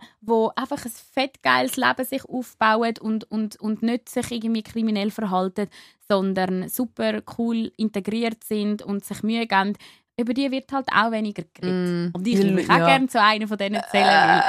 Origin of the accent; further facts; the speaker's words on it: Switzerland; gerade bei uns in der Schweiz